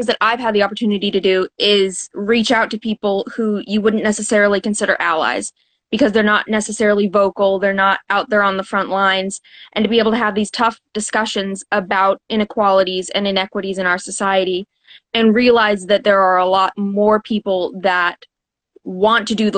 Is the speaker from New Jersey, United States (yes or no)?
yes; New Jersey, United States; also born or lived in Atlanta; Well, I was born in Atlanta and I spent my early childhood in New Jersey, and I live in Suwanee right now.